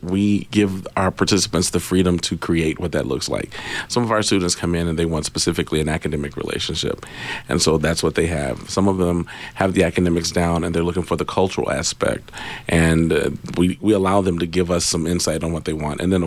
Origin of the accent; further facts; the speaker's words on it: San Antonio, Texas, United States; I'm from San Antonio.